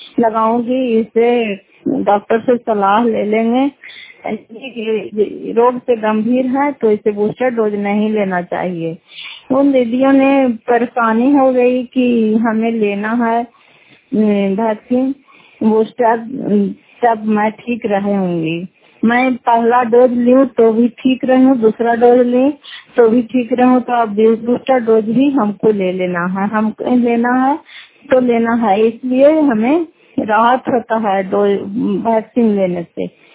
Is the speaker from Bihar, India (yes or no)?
yes; Fatehpur, Bihar, India; घर फतेहपुर, पंचायत मकरौता, जिला नालंदा, क्रासकरा ब्लॉक के निवासी हूँ।